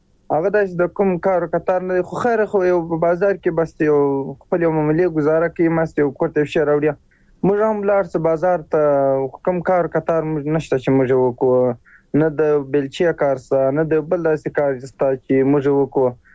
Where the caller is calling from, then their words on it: Musa Qala, Helmand, Afghanistan